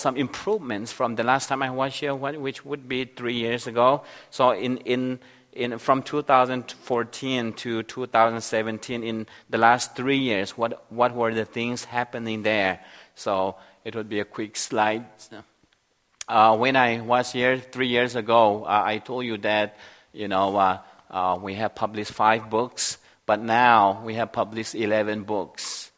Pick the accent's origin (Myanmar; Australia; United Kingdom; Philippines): Myanmar; English is a second language; I come from Myanmar